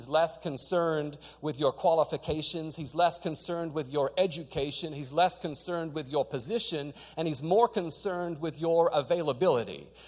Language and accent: English; Australia; also born or lived in New Zealand; I grew up in Australia, and my entire family was in Australia, but for the last few years, I'd been living in New Zealand